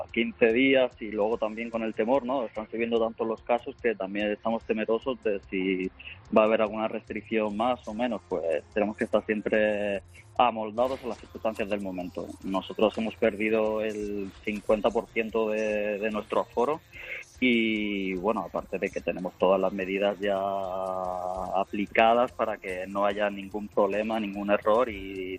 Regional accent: Spain; somos nosotros los españoles

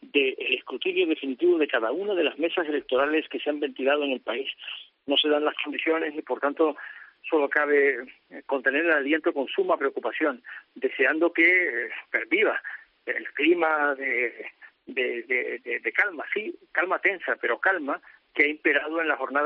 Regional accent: Canary Islands, Spain; como canario tengo muchos parientes en Venezuela. Los hermanos de mi madre fueron a Venezuela después de la guerra civil

